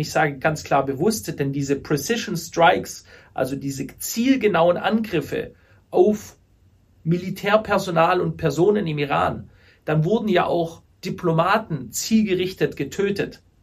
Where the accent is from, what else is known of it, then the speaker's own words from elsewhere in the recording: Stuttgart, Baden-Württemberg, Germany; ich möchte jetzt aber nur mal für meine Heimatstadt Stuttgart sprechen